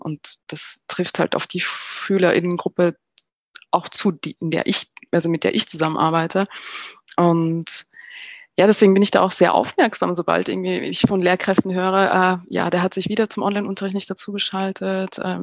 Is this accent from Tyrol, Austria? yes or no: no; Vienna, Austria; now in Berlin, Germany; ich bin ja auch nicht in Berlin zur Schule gegangen, sondern in Wien. Ich bin in Wien geboren und aufgewachsen.